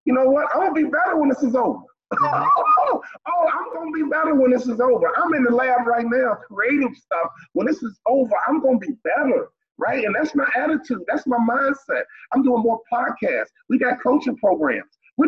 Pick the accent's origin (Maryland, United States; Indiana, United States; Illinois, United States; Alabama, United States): Illinois, United States; Chicago; growing up, you're from New York, I'm from Chicago.